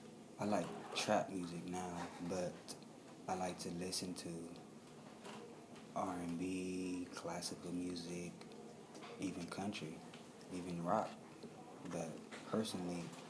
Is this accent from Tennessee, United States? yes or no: no; Long Beach, California, United States; I went to Long Beach Poly High, and I'm from Long Beach, California.